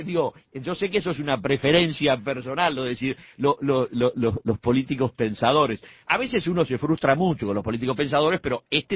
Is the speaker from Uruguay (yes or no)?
yes; Uruguay; lo analizo como uruguayo